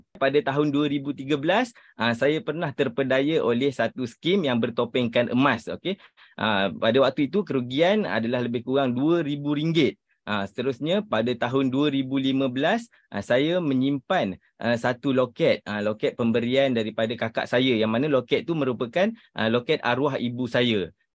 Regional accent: Jengka, Pahang, Malaysia; now in Kuantan, Malaysia; saya berasal dari Jengke, Pahang dan kini menetap di Kuantan.

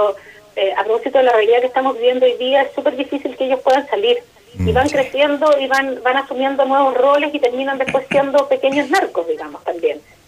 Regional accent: Chile; Yo creo que como sociedad chilena no lo queríamos ver

